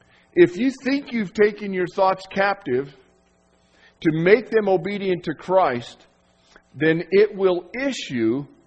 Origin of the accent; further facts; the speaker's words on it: Colorado, United States; I'm from Colorado.